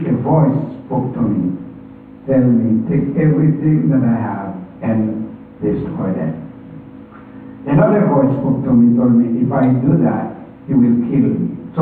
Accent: Haiti; English is a second language; I born and grew up in Haiti. And I born in the village.

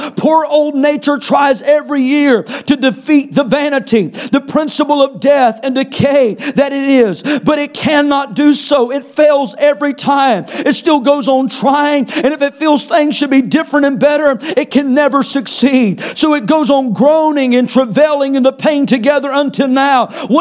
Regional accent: North Carolina, United States; I'm from North Carolina. I'm all for hunting, and I love deer meat and bear meat and all of it.

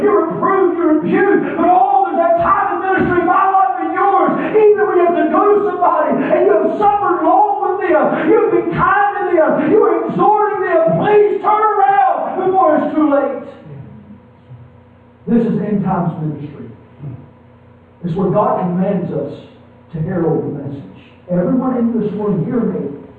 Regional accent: North Carolina, United States; I know I have a problem. I'm from North Carolina. I'm going to speak another language.

